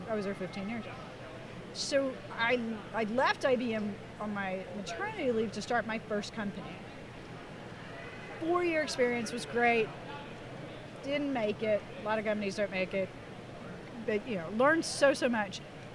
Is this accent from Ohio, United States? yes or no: no; Oklahoma City, Oklahoma, United States; I'm from Oklahoma City, which is why I live there now.